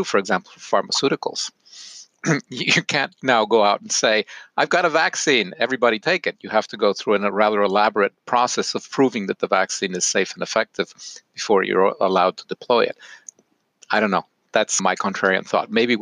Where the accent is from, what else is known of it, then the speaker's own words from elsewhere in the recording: Rome, Lazio, Italy; also born or lived in Trieste, Italy / Germany / San Francisco, United States / Boston, United States; now in United States; I was born in Trieste in the north of Italy, lived a little bit in Germany, then wound up in San Francisco for a while. Then they split up and my mother moved back to Italy and I grew up in Rome, but then I went to university in Boston.